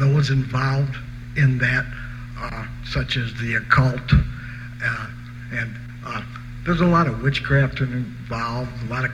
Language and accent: English; Chicago, Illinois, United States; born there; I was born in Chicago in 52, and I live in Chicago today.